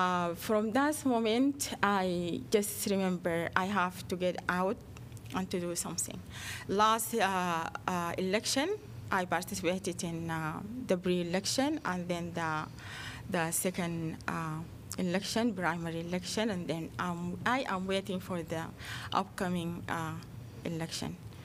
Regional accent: Sudan; English is a second language; moved away as an adult; also born or lived in Greensboro / San Jose; now in Waterloo, United States; I am from Sudan originally. I migrated to the United States in 2001 with my family

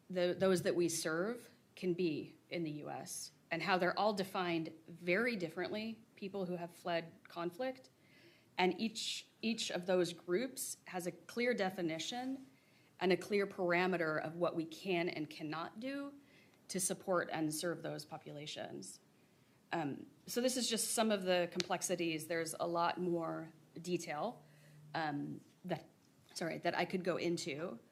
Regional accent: Grinnell, Iowa, United States; even though I was born in Iowa, I grew up on a farm near Grinnell

